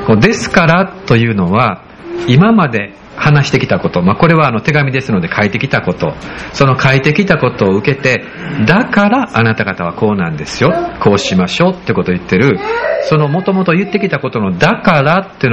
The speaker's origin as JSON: {"language": "Japanese", "region": "Kyoto", "country": "Japan", "tie": "born or raised there", "said": "私京都生まれなんですよね。京都市伏見区生まれで、母親は京都市の、上京区の育ちなんですけれども、"}